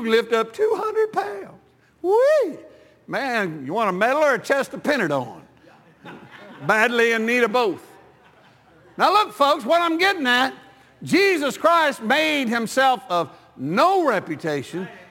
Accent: Texas, United States; I said, well, I'm from Texas, and we try to be nice, but since you're from New York, I'll just put it to you straight.

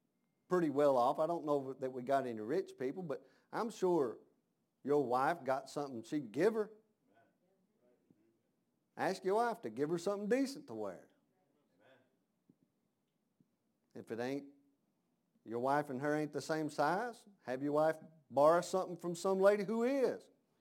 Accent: United States; Because I'm American. Amen. Well, that's just the way it is.

